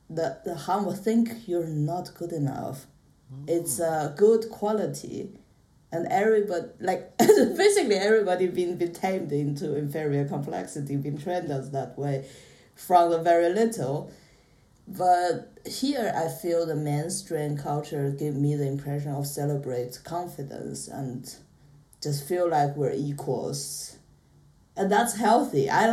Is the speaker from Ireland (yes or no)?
no; China; English is a second language; now in United Kingdom; I come from China, and I've been in UK for 8 years now